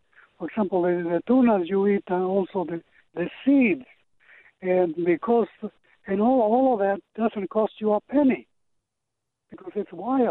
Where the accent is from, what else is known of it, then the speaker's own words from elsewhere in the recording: Mexico; now in Sister Bay, United States; Yes, I'm an authentic Mexican. And I was born in Mexico